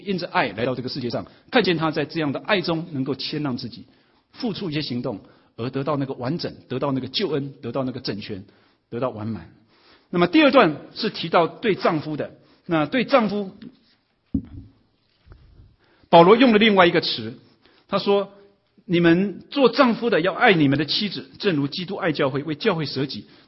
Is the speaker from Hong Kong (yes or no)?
no; Indiana, United States; 我是从印第安纳来的